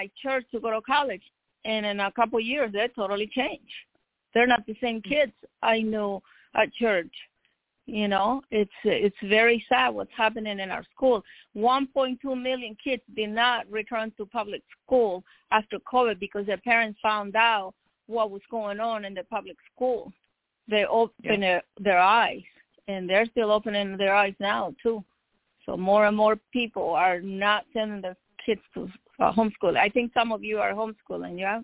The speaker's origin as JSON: {"language": "English", "country": "Nicaragua", "lives_now": "United States", "said": "It is happening here in America. I'm from Nicaragua, and they were teaching young kids how to be communists."}